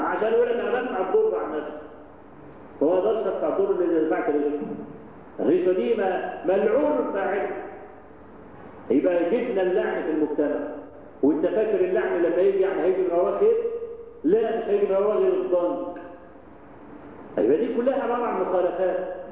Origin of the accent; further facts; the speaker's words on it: Egypt; احنا عادتنا كمصريين